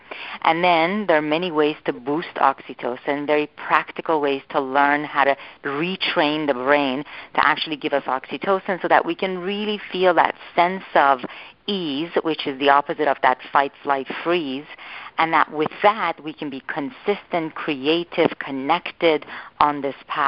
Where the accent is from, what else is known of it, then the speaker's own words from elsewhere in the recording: Iran; for me, when I came from Iran, my parents being traditional immigrant parents, they said, you better become a doctor.